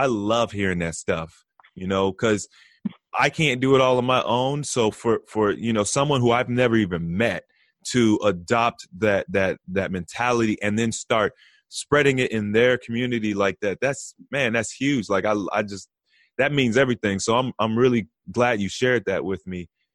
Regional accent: Cincinnati, Ohio, United States; Well, shoot, man. You know, that's like I said, that's my hometown.

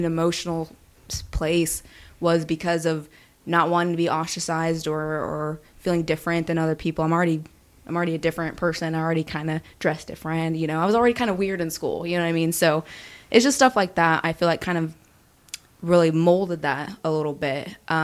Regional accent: Houston, Texas, United States; also born or lived in Killeen, United States; I'm from Houston. I'm from, like, the Woodland Spring area, where I really call home.

